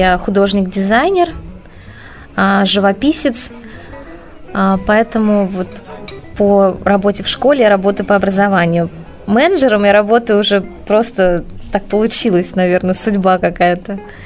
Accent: Moscow, Russia; born there; Живу я в Москве, родилась тоже в Москве. Живу на юго-западе Москвы.

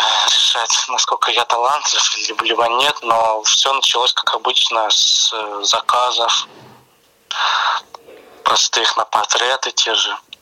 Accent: Mogilev, Mogilev Region, Belarus; also born or lived in Germany; С Беларуси. Как раз-таки родом я из Могилева.

